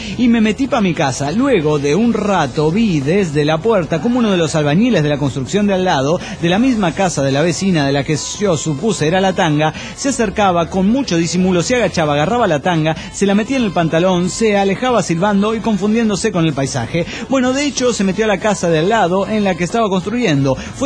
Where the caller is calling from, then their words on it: Villahermosa, Tabasco, Mexico; de Villahermosa, Tabasco, México.